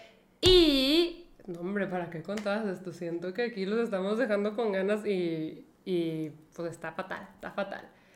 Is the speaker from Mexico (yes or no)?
yes; Mexico; Puse las banderitas de México, porque México, soy de México.